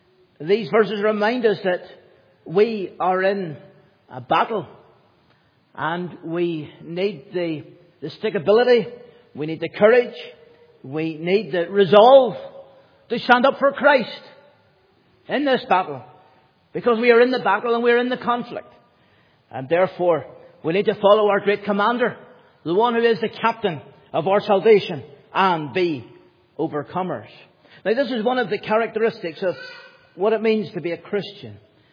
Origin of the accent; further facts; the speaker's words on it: United Kingdom; As the British people, we can look back over our history.